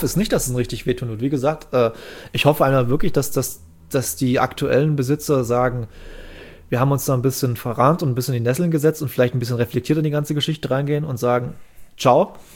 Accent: East Germany, Germany; ich komme hier aus dem Osten

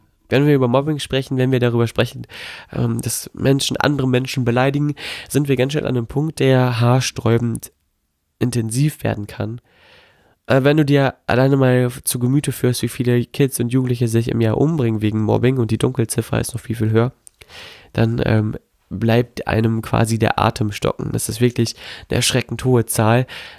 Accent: Melle, Lower Saxony, Germany; now in Gifhorn, Germany; bin ich in Melle, in Melle bei Osnabrück. Dort ist meine Heimatstadt, hier bin ich quasi groß geworden. Und jetzt bin ich mal wieder aus Gifhorn hierher gekommen.

